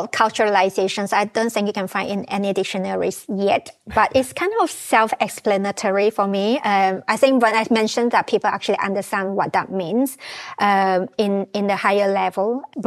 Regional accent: Malaysia; So I'm a Malaysian Chinese. So my grandparents are actually from China. So by Malaysians, I'm very related to this country. So we follow the Chinese culture because that is our traditions

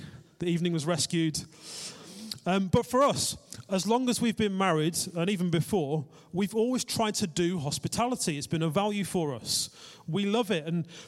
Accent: England, United Kingdom; And we're English

